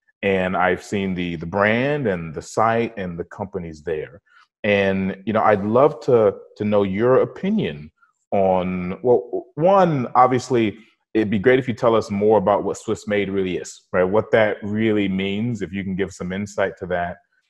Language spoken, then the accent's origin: English; United States; And as an American, right, we see things back in the States